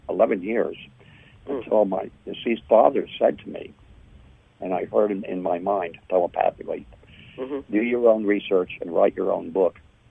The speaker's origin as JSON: {"language": "English", "region": "New York", "country": "United States", "said": "I used to be a stockbroker and a securities analyst on Wall Street in New York City. I'm from New York."}